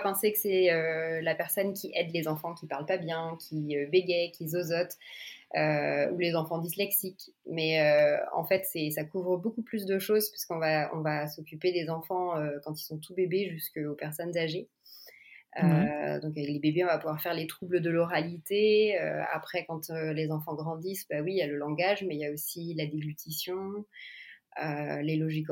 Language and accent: French; France; also born or lived in New York; now in Montreal, Canada; Ouais, donc moi je suis française, je suis orthophoniste donc. J'ai une petite fille de 2 ans et nous on habite à Montréal. Mais avant, on était à New York